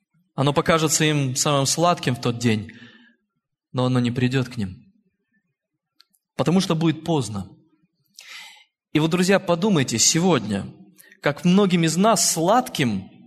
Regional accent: Perm, Perm Krai, Russia; Я сам родом из Перми, и я помню, как однажды мне тогда было 9 лет

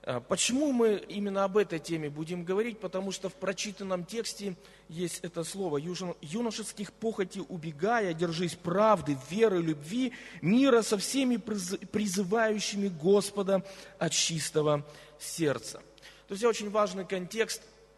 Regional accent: Sochi, Krasnodar Krai, Russia; В Гаграх, в отличие от нашего Сочи, где только павлины ходят по парку

